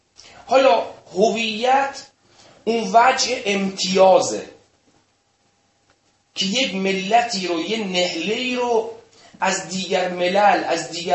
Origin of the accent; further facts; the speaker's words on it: Iran; اگه ما ایرانی ها افتخار میکنیم که ما ایرانی هستیم